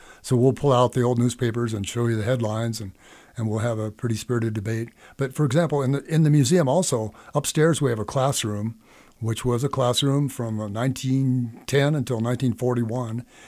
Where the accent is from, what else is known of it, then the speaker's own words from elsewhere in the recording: California, United States; Well, I went to an outdoor pageant when I was growing up in California that really impressed me.